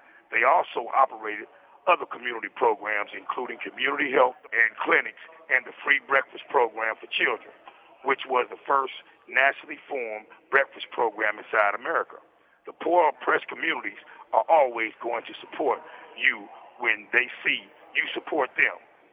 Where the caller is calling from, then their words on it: Indiana, United States; I'm calling from the Wabash Valley Correctional Facility.